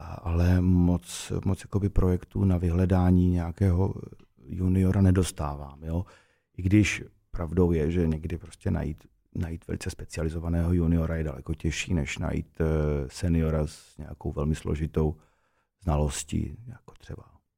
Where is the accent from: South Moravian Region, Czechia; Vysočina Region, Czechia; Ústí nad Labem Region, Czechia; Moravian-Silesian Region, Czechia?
South Moravian Region, Czechia; Brno; To se tak u nás v Brně říká.